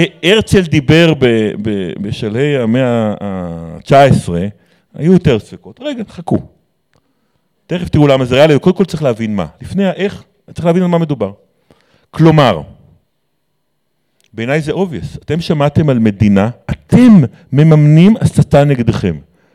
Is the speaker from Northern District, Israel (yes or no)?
yes; Kfar Yehoshua, Northern District, Israel; המובן מאליו בכפר יהושע שגדלתי בו